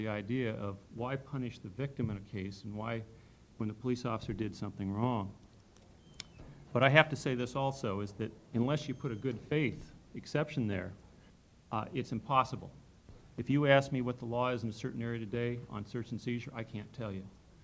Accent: Oregon, United States; I am using Multnomah County because I come from Multnomah County.

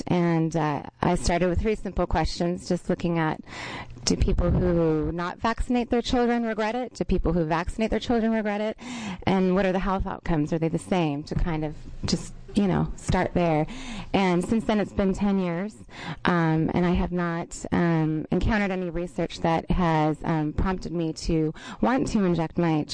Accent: Tigard, Oregon, United States; I'm from Tigard, Oregon.

